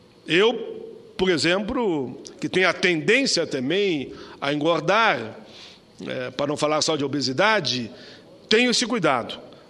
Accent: Rio Grande do Sul, Brazil; e falo como gaúcho, como gaudério, lá do meu Rio Grande

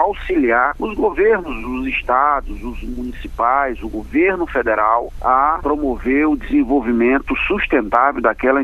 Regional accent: Brazil; falo isso não apenas porque sou da região e sou brasileiro

